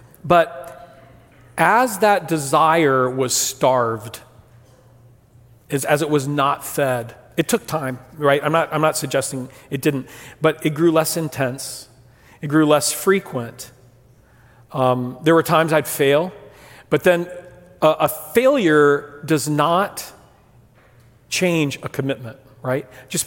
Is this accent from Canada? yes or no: no; Brazil; I had a long history of growing up in Brazil, in high school.